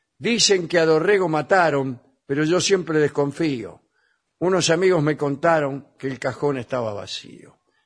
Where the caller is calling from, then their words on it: Montevideo, Uruguay; de Montevideo.